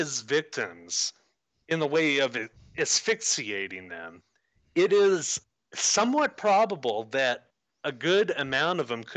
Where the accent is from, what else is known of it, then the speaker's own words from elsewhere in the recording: Midwest, United States; I am a Midwesterner myself, although I'm not from Indiana. I'm from not horribly far, I guess.